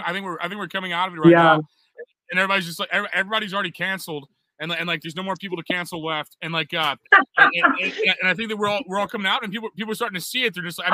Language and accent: English; United States; I'm American. I love this country.